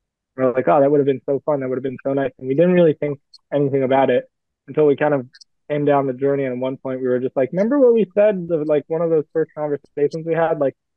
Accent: Brussels, Belgium; also born or lived in Istanbul, Turkey; So I'm French American, but I was born in Brussels, Belgium, and raised partly there, and then raised in Istanbul, Turkey as well.

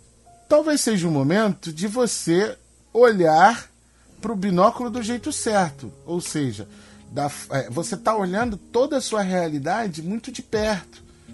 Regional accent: Rio de Janeiro, Brazil; Eu sou do Rio, uhum, de Janeiro, mas eu conheço bastante a cidade de São Paulo.

